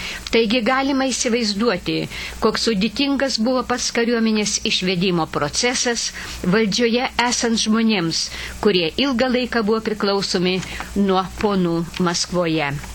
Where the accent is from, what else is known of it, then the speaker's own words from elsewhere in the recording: Pakruojis, Šiauliai County, Lithuania; Pakruojus yra mano tėviškės vieta